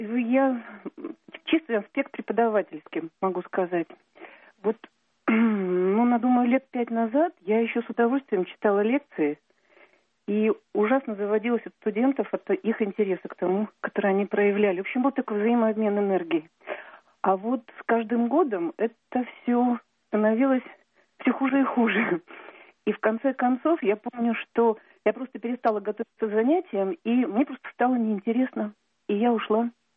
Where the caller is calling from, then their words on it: Moscow, Russia; я звоню из Москвы.